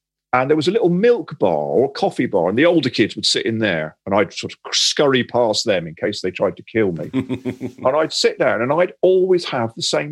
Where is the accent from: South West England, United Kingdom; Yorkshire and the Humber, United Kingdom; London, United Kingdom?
Yorkshire and the Humber, United Kingdom; Sheffield; born there; I'm not a football fan, but I was born in Sheffield.